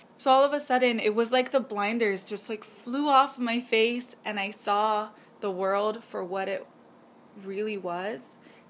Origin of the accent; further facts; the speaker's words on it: Hawaii, United States; my wealthy school, I come from Hawaii where everything is green all the time, it's beautiful everywhere.